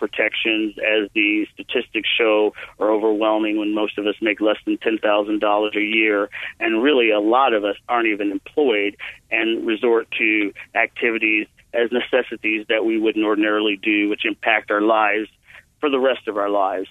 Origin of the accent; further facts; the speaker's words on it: Bible Belt, United States; You know, I grew up in the Bible Belt. I reside in the Bible Belt